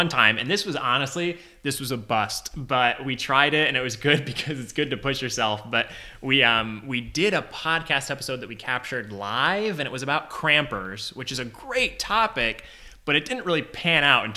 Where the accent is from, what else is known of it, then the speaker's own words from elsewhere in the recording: Tulsa, Oklahoma, United States; I was raised in Tulsa.